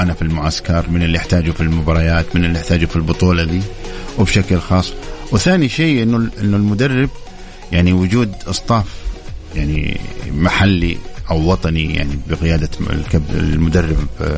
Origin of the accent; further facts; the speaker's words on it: Saudi Arabia; إن شاء الله يكون مكسب لنا حنا كسعوديين كمنتخب سعودي